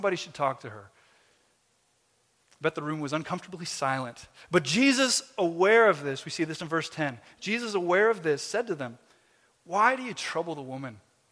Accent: Canada; I'm Canadian too. I feel it. I feel it too.

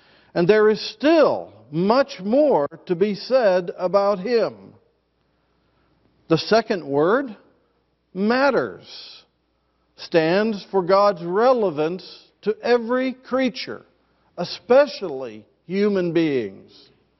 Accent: West Virginia, United States; And even though I grew up in West Virginia and Pastor Vader is from Kentucky, there has never been a feud between us

